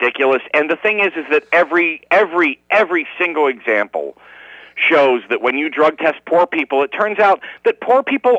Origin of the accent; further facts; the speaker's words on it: Pittsburgh, Pennsylvania, United States; I'm personally outraged because I'm from Pittsburgh, and, like, my old man was a steel worker